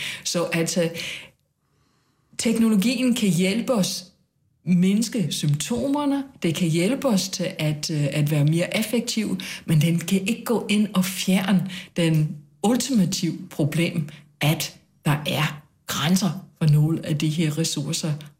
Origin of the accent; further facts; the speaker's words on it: United States; born there; Danish is a second language; selvom jeg er amerikaner og fødsel i hvert fald